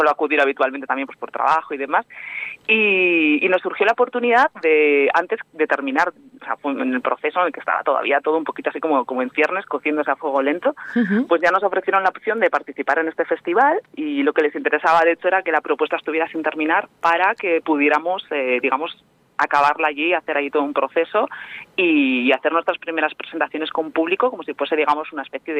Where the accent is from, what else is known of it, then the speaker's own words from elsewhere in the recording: Eibar, Basque Country, Spain; Y bueno, yo soy de Eibar, en realidad.